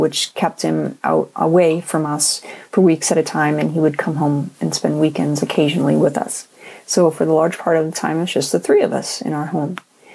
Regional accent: Louisiana, United States; I grew up in Louisiana in a small town in Lower St. Bernard Parish

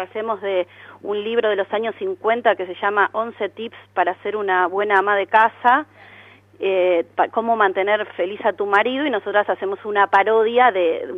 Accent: Córdoba, Argentina; yo soy de Córdoba, de las que estamos en Córdoba un par hacemos radio

